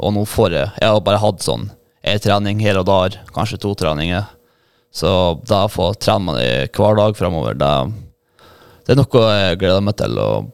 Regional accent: Vevelstad, Nordland, Norway; Nei, jeg jo fra, det en liten halvøy som heter Vevelstad. Vevelstad, vi sier Vevelstad. Mm. Og det jo, det grenser til Mosjøen

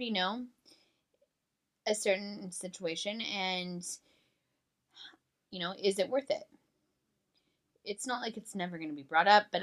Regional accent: Santa Cruz, California, United States; we grew up in Santa Cruz, California. We're, to say the least, I have a weird ass name.

